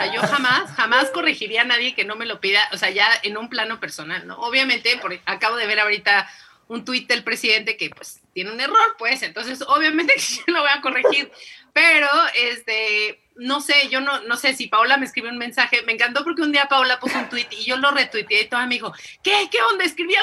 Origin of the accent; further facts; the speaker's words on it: Mexico; nosotros en México decimos fútbol, para nosotros la vocal que pronunciamos con más fuerza es